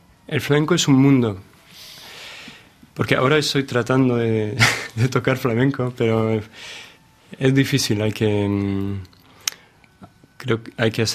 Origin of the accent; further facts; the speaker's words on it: Île-de-France, France; born there; Spanish is a second language; yo nací cerca de París y, bueno, hablaba francés. Hablaba español con mi abuela, que vivía en casa, en nuestra casa.